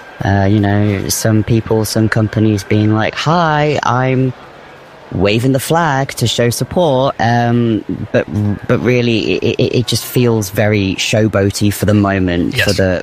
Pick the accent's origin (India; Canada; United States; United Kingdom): United Kingdom; Northampton, East Midlands; moved away; So I left a very, very small town, Northampton, to pursue a life